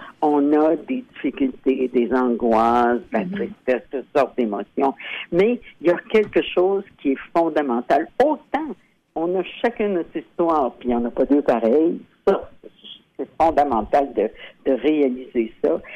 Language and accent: French; Quebec, Canada; moi, je suis originaire de la Gaspésie, pas très loin de chez vous.